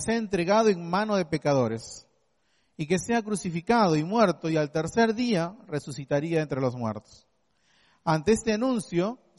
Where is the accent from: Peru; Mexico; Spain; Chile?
Peru; estuvimos seguramente como muchos peruanos celebrando el triunfo de nuestro país